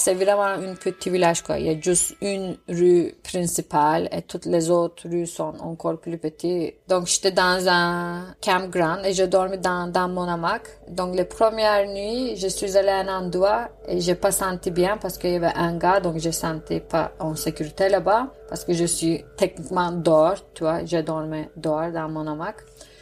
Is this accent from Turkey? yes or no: yes; Izmir, İzmir, Turkey; French is a second language; now in Canada; Je t'ai déjà dit de où je viens en Turquie, non. Parce que je viens d'Izmir.